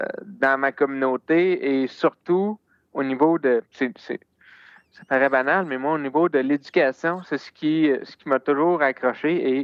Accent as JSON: {"language": "French", "town": "Magog", "region": "Quebec", "country": "Canada", "tie": "born or raised there", "also_born_or_lived": "Sherbrooke", "said": "je suis originaire de l'Estrie, de Magog plus précisément. Donc j'ai grandi à Magog et après ça à Sherbrooke, j'ai fait mes études au cégep à Sherbrooke et ensuite à l'Université de Sherbrooke. Donc j'ai 29 ans"}